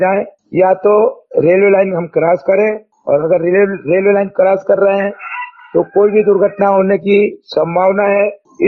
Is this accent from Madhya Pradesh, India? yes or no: yes; Seoni, Madhya Pradesh, India; सबसे पहले तो आपको बता दूं हमारा जिला पड़ता है सिवनी।